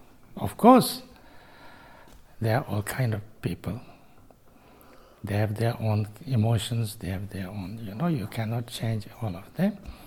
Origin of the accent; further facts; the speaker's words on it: Tibet, China; And my people, you know, I come from Tibet. I come from a calm region of Tibet, eastern. People there are called warriors, you know. The Kampas are supposed to be warriors.